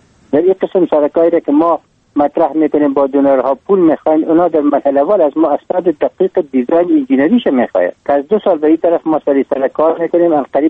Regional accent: Panjshir, Afghanistan; خودم از پنجشیر هستم،

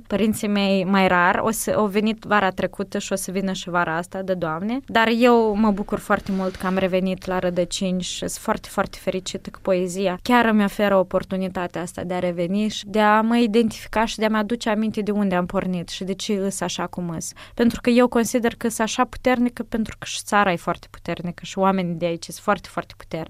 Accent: Pepeni, Sîngerei District, Moldova; Dar eu nu sunt din Chișinău. Eu sunt din satul Pepeni.

